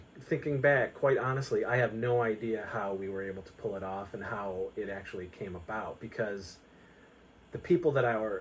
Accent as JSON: {"language": "English", "town": "Wellsville", "country": "United States", "tie": "born or raised there", "said": "did so much stupid shit with me growing up in Wellsville."}